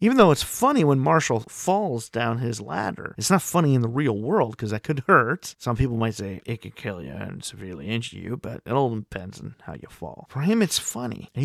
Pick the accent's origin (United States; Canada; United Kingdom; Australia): Canada; Like in my home country, Canada, I actually live down the road from Ontario's only existing Animal Crossing bridge.